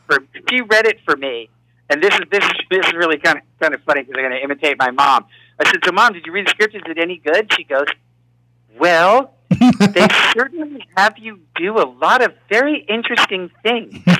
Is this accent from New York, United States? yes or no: yes; Manhattan, New York, United States; I'm born and raised in Manhattan